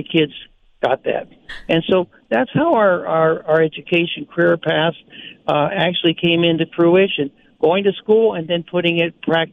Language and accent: English; Guadalajara, Jalisco, Mexico; also born or lived in Pennsylvania, United States; I was born in Pennsylvania, in a Pennsylvania Dutch family. At 4 years old, my family moved to Guadalajara, Jalisco, Mexico